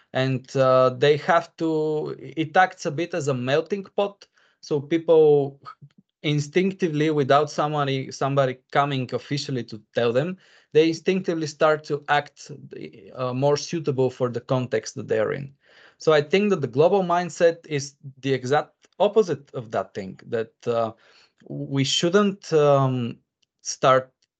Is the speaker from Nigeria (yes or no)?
no; Bulgaria; English is a second language; I'm from Bulgaria.